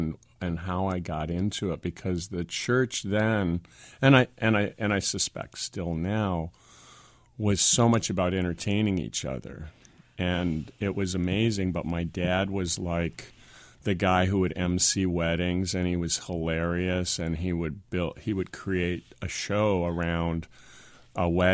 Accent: Wisconsin, United States; And it was pretty Spartan back there in Wisconsin, some of the programming.

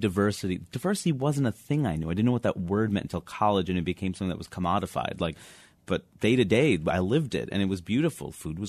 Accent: Queens, New York, United States; I grew up in Queens, New York, which is the most diverse place in the world.

